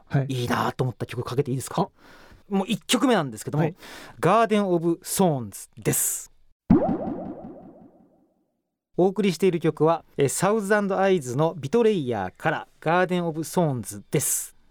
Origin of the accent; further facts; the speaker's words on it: Saga, Japan; 私佐賀県出身なんで大体わかります